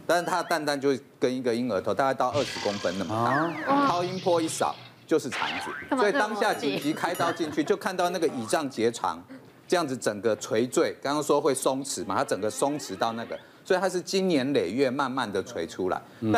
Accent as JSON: {"language": "Chinese", "country": "Taiwan", "said": "听他口音不太像是我们台湾人啊。"}